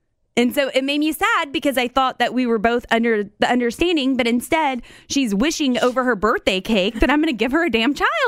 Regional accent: the South, United States; But my mom, we're from the South.

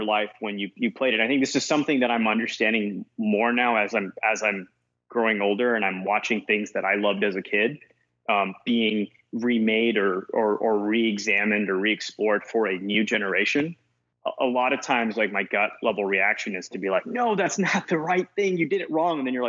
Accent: Hong Kong; I grew up in Hong Kong.

